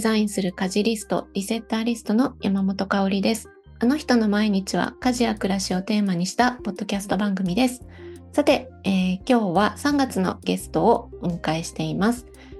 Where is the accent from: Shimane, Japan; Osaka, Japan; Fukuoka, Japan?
Osaka, Japan; now in Matsumoto, Japan; 私も大阪で、で有香さんがこう関西、うん、風にお話しされるから私も今日はちょっと関西弁混じりで話していくような感じになるかもしれないです